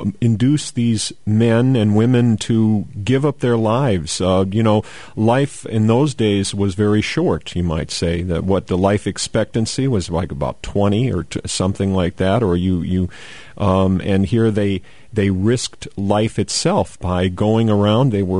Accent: United States; I just as an American, I'm offended by it.

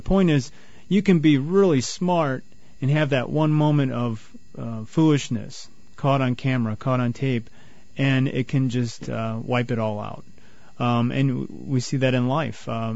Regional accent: Wisconsin, United States; Well, I'm from Wisconsin, so I see a lot of flies bow down to...

